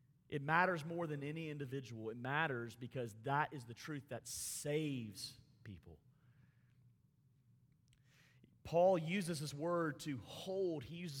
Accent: Montgomery, Alabama, United States; In the church I grew up in Montgomery, Alabama, Trinity Presbyterian Church, another PCA church

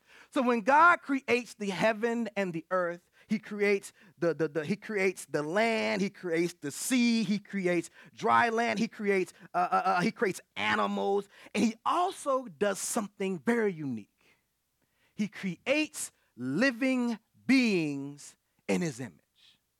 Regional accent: Dallas, Texas, United States; so Dirk Nowitzki, a great basketball player for the hometown Dallas Mavericks, my hometown Dallas Mavericks, right?

